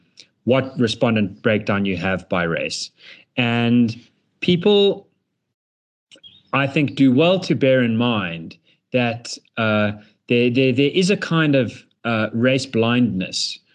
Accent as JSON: {"language": "English", "country": "South Africa", "said": "it's very important to identify as a South African and realize that we really are all in this ship together"}